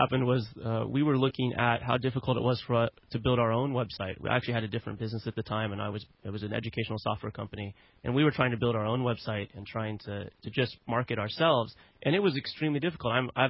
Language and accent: English; Kansas, United States; I mean, I'm a kid from Kansas. I never went to business school.